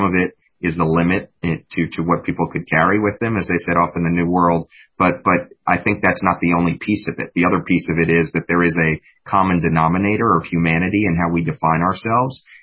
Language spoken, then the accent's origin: English; New York City, New York, United States; Yeah, so the thing that I remember about my house as a young person, my apartment in New York City, was that it was open